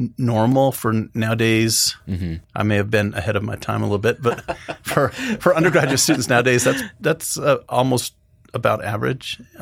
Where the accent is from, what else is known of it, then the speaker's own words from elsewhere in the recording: Utah, United States; I grew up in Utah. My father was a professor at BYU. So we grew up south of Salt Lake City, right there next to BYU kind of.